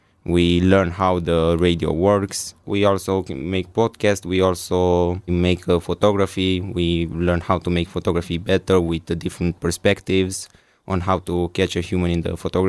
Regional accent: Pașcani, Iași County, Romania; I'm from Romania

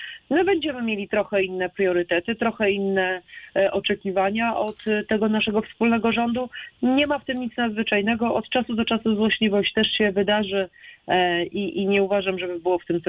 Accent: Lublin Voivodeship, Poland; ja jestem z Lubelszczyzny

